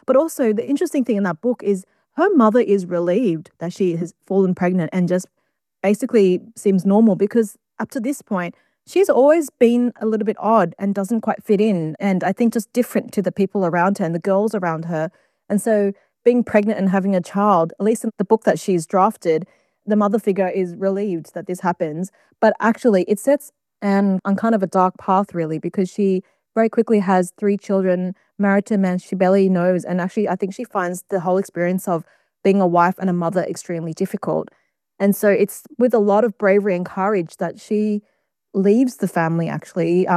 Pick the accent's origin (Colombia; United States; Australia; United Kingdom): Australia; I am Australian and I think about what it means to live here and to like, inhabit this continent as a settler.